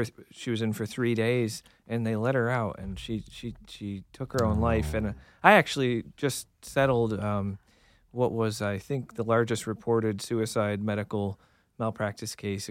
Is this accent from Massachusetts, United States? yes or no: yes; Massachusetts, United States; now in Philadelphia, United States; Grew up in a small town in Massachusetts that nobody's ever heard of for sure. But been in Philly since 2013.